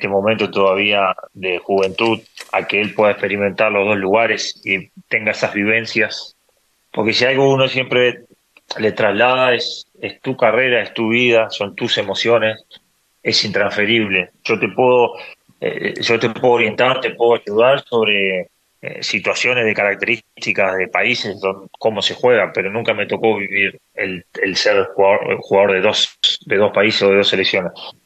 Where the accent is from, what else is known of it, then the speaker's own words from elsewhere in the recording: Uruguay; en mi país, acá en Uruguay.